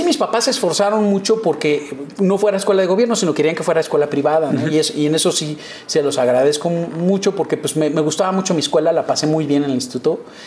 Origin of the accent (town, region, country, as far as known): Mexico City, Mexico; born or raised there; also born or lived in Mérida